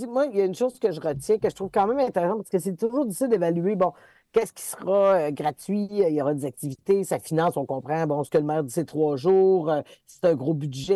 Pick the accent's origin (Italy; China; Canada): Canada; Charlesbourg, Quebec; moi j'ai grandi à Charlebourg